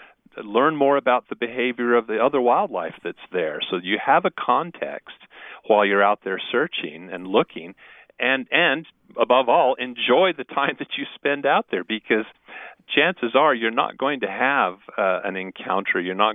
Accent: Idaho, United States; Here, I'm from Idaho

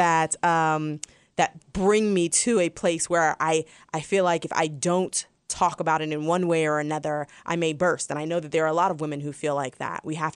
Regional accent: Oakland, California, United States; My dad was a part of SNCC, and I grew up in Oakland.

